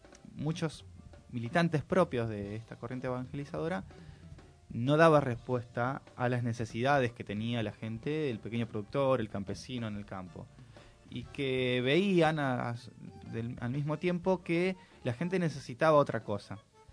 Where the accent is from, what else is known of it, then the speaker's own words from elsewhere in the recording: Argentina; todos sabemos que nosotros como Argentina tenemos una como una matriz productiva